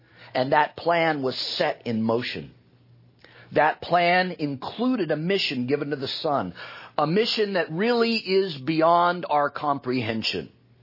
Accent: United States; After all, I grew up in America.

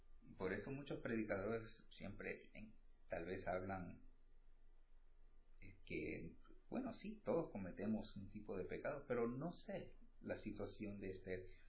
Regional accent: Puerto Rico; now in United States; yo me crié en Puerto Rico. He perdido, porque estoy viviendo aquí en los Estados Unidos

